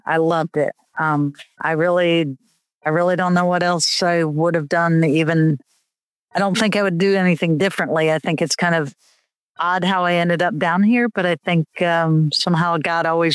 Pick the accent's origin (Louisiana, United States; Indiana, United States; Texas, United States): Indiana, United States; Fort Wayne; I grew up in Fort Wayne. I went to the same school system from kindergarten to 12th grade.